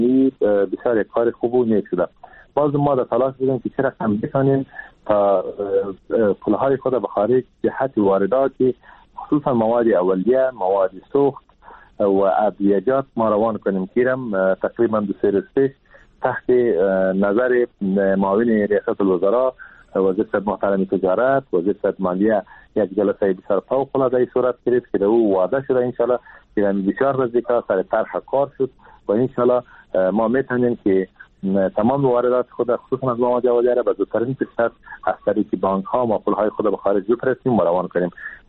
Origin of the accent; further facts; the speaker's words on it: Afghanistan; ما هم از افغانستان هستم